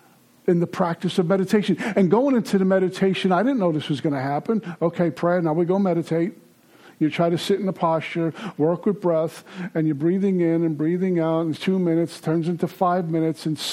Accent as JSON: {"language": "English", "town": "Brooklyn", "region": "New York", "country": "United States", "said": "I'm from Brooklyn. I doubt everybody."}